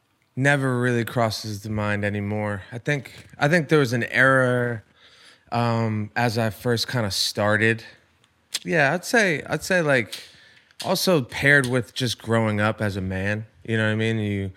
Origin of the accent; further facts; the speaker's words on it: Rhode Island, United States; I'm from Rhode Island. Not exactly a fucking baseball powerhouse by any means, you know?